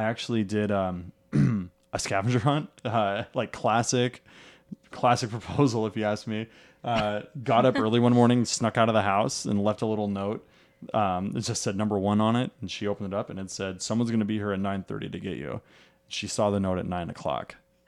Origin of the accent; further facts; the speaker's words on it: Washington, United States; So I grew up in Skagit County, Washington, about an hour north of Seattle.